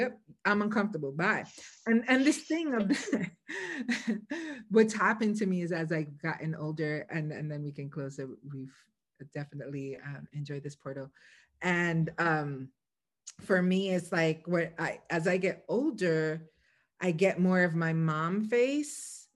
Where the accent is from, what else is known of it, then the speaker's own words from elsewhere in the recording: Brooklyn, New York, United States; now in Lancaster, United States; when I introduce myself, I let people know now that I'm from Brooklyn because I don't know what the fuck they're expecting out of somebody living in Lancaster, Pennsylvania.